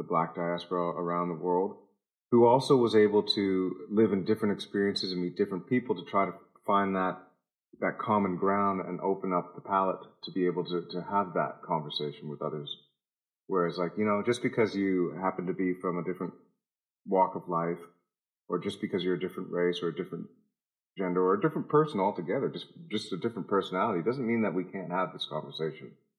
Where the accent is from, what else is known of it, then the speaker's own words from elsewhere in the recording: Canada; I'm Canadian.